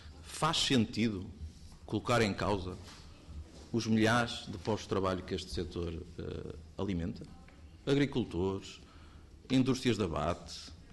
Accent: Porto, Portugal; Eu sou de uma região, sou do Distrito do Porto

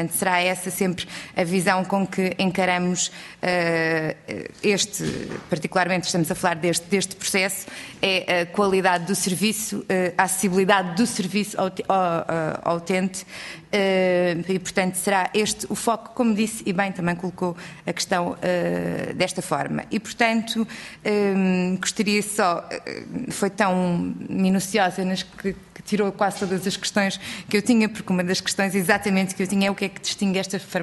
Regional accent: Odivelas, Lisbon, Portugal; eu sou do Conselho de Odivelas, portanto conheço bem esta problemática

